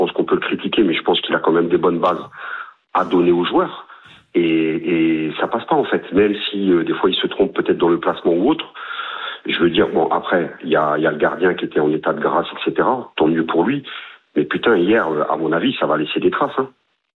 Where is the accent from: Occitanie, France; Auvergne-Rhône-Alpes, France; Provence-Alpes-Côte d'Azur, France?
Provence-Alpes-Côte d'Azur, France; Marseille; en tant que Marseillais, je te kiffe